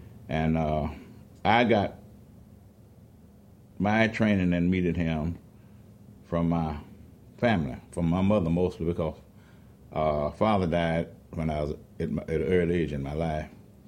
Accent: Madison, Florida, United States; also born or lived in Plant City; I was born in Plant City, Florida, and I grew up in Madison, Live Oak, and Suwannee County, and Madison County.

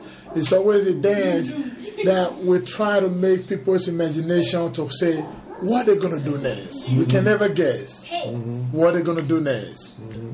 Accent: Edo, Nigeria; I'm from Ishan, which is from Benin Kingdom in Nigeria.

